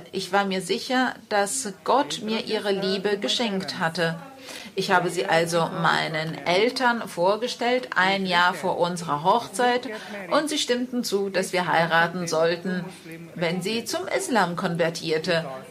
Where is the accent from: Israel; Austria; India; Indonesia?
Indonesia; die Frau, die ich neben mir liebe, heißt Agnes Sandra. Wir kommen aus Indonesien.